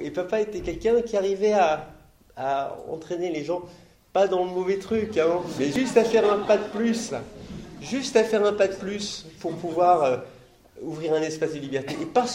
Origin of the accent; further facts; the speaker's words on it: France; parce que je suis Français.